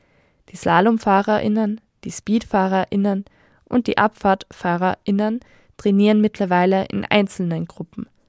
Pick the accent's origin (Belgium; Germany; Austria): Austria; Upper Austria; Ich komme selbst aus dem Mühviertel und habe auch als Kind bald Skifahren gelernt.